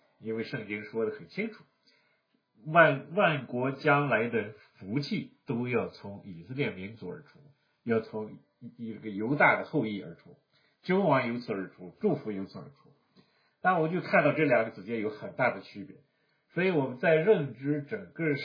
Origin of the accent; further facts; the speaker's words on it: China; 那一讲到这儿，我们中国人就比较熟悉，比如说我们中国的神多不多啊？